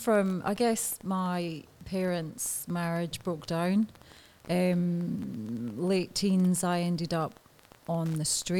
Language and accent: English; Edinburgh, Scotland, United Kingdom; born there; I was born in Edinburgh. So I was born in Scotland.